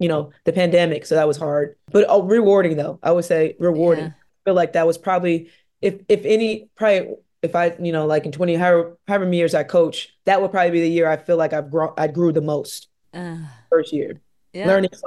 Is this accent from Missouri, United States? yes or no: yes; St. Louis, Missouri, United States; Winning national championship in my hometown, 2001, for sure.